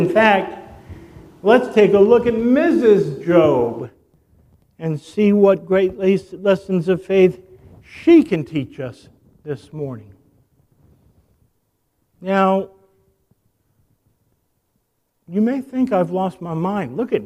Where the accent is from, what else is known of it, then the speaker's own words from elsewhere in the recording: Rock Hill, South Carolina, United States; I said, really? I'm from Rock Hill. I serve at Aldersgate.